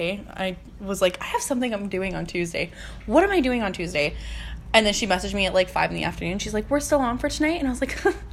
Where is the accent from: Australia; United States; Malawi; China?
Australia; I'm Australian